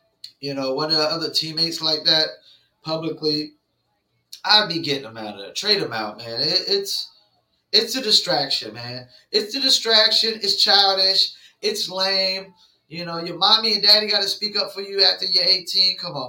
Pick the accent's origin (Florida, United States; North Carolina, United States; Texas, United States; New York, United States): North Carolina, United States; Fayetteville; growing up in Fayetteville, North Carolina, or North Carolina period, we're Braves fans